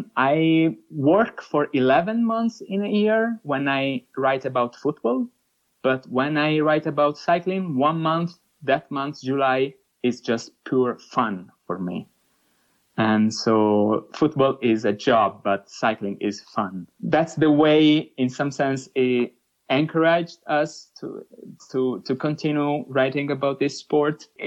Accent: Apulia, Italy; If you are from the south, as I am, I come from Puglia, you don't know really much about what happens in Valle d'Aosta or in Trentino.

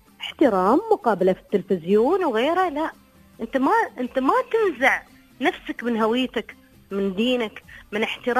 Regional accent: United Arab Emirates; نحن كشعب إماراتي وكشعب مسلم

